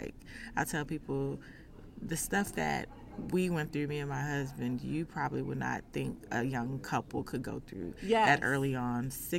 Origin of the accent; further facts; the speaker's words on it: Texas, United States; If you can tell from the accent, I am from Texas. I'm a Southern girl.